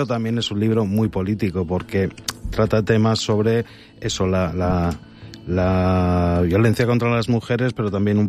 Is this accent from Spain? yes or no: yes; Spain; Pasional somos nosotros los españoles.